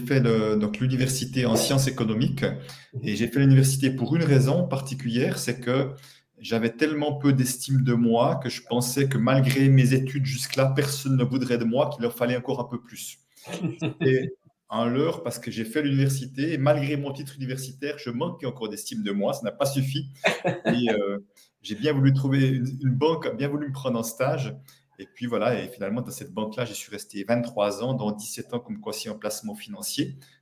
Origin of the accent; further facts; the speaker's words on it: Switzerland; accent: Swiss; L'enjeu sera de me décoder mon accent suisse déjà.